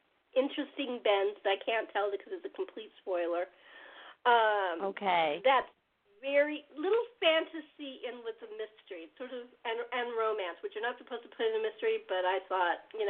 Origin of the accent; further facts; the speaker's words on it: California, United States; because it was very, very Midwest when I came from California, so it's very different.